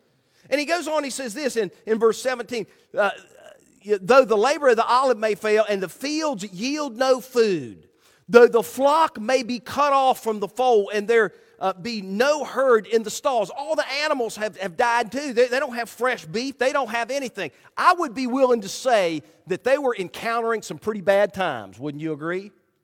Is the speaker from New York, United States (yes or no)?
no; West Virginia, United States; I grew up in West Virginia, and that is the West Virginia state flower, and that one is letting me down.